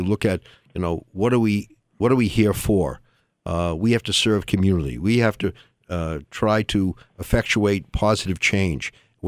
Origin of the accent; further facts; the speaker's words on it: Massachusetts, United States; And I should mention, Reverend, that Speaker is from Massachusetts, my home state.